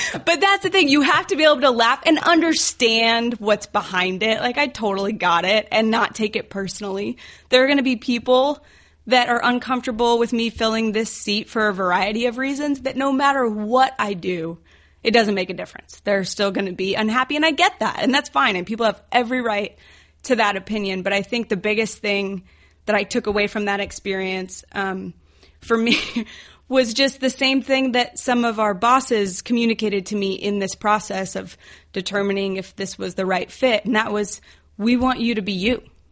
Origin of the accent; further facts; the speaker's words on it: Phoenix, Arizona, United States; moved away as an adult; So, like I said, I grew up in Phoenix, and then right after high school, I moved to New York City, didn't know anyone, didn't have any money